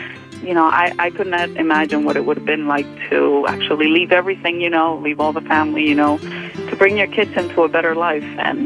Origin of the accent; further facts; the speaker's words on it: Cuba; now in United States; We came from Cuba 26 years ago. My mother came by herself with us.